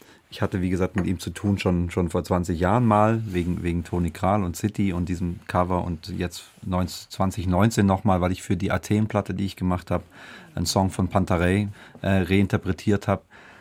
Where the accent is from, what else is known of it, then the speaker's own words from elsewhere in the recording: Stuttgart, Baden-Württemberg, Germany; Also die Anfänge für mich sind eigentlich 90er Jahre Stuttgart, wo ich aufgewachsen bin